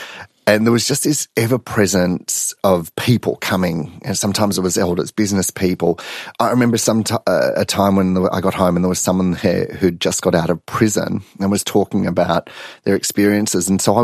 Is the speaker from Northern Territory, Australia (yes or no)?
yes; Tennant Creek, Northern Territory, Australia; where I grew up in Tennant Creek